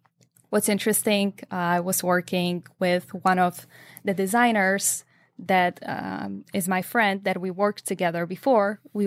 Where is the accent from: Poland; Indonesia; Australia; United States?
Poland; As I said, I'm originally from Poland.